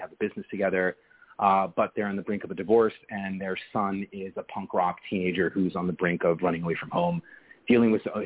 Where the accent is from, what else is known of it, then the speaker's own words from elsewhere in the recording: United States; born there; because I am American. I was born here and I have a very, very American perspective and view on things.